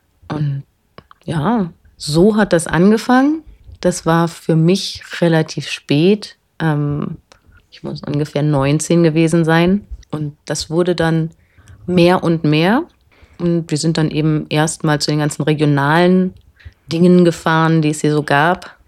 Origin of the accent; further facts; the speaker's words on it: Berlin, Germany; Ich bin aus Berlin in der Berliner Turnerschaft